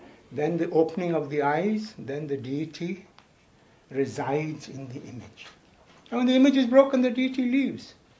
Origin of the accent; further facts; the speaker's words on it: West Bengal, India; I grew up in Bengal with many of these images around.